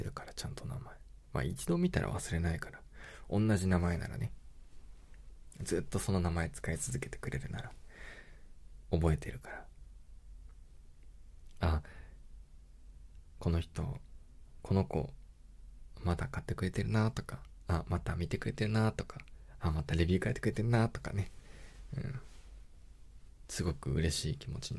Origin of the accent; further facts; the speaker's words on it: Hokkaido, Japan; also born or lived in Kanagawa; 生まれは神奈川。で、育ちが北海道。 ていうかもう生まれてすぐ北海道行ってるから、まあ実質北海道生まれ北海道育ちみたいなもんなのかな。